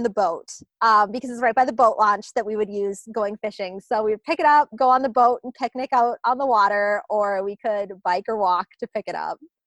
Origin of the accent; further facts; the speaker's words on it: Sault Ste. Marie, Michigan, United States; But growing up in the Sioux, there was a whole section of town that closed down in the winter.